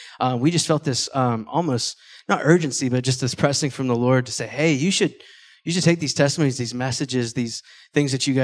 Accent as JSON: {"language": "English", "town": "Atlanta", "region": "Georgia", "country": "United States", "said": "because we're from Atlanta, Georgia. And so my family's originally from Fort Worth."}